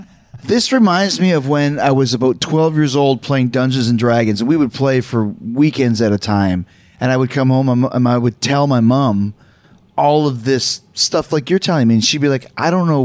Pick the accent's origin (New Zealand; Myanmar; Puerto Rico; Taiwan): Puerto Rico; Like, oh, I'm from Puerto Rico.